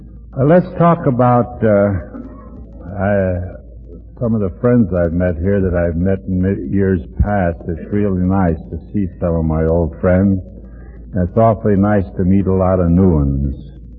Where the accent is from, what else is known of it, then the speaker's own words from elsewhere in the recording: Ohio, United States; I was raised in Midwestern AA. I was raised in Ohio.